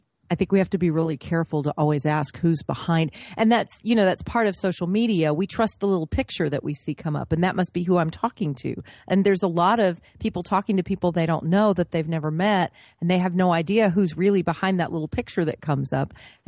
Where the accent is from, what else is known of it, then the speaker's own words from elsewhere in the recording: Texas, United States; going to Peru to work with the shaman when I was raised in Texas in the Bible Belt was a huge obstacle right there.